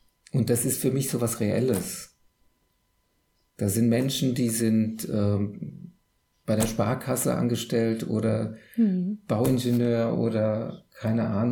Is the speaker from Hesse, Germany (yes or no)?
yes; Hesse, Germany; born there; moved away as an adult; Also ich bin ja eigentlich gebürtiger Hesse, lebe jetzt seit 2006 in Franken, in Oberfranken.